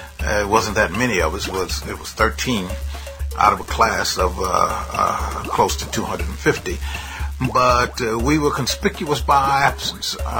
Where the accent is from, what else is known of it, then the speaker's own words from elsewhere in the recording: Phoenix, Arizona, United States; born there; I was born in Phoenix, Arizona, and I often tell people I was raised on the run.